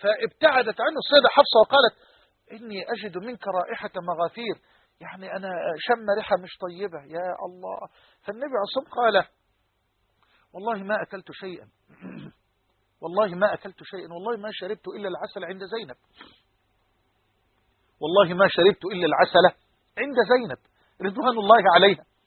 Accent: Egypt; بلهجتنا المصريين كمصريين

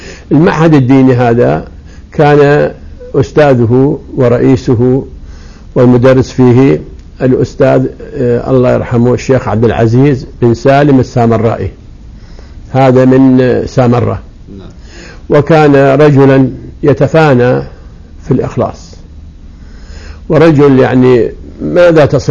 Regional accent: Fallujah, Al Anbar, Iraq; born there; ولدت في الفلوجة، والفلوجة بلد عصامي محافظ، ومن أسرة الحمد لله علمية، يعني أعمامي وأبي كلهم درسوا العلم

